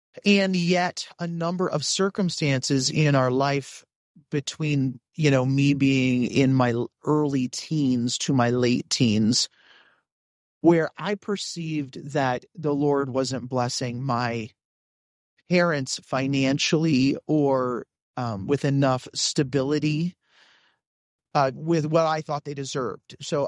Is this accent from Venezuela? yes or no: no; Canada; now in United States; I grew up in the Fellowship of Evangelical Baptist Churches in Canada, which is a broadly, it's a mixture. It would kind of be the equivalent of the SBC here in the U.S.